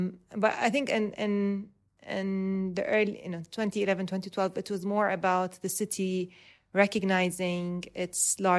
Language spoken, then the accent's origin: English; Dubai, United Arab Emirates; So although I was born and raised in Dubai and based in Dubai pretty much all of my working life